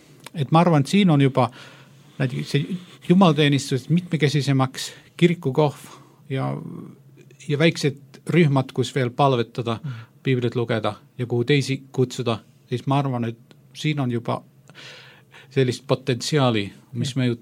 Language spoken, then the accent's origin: Estonian; Finland; Estonian is a second language; see luterus, mille keskel mina olen kasvanud Soomes.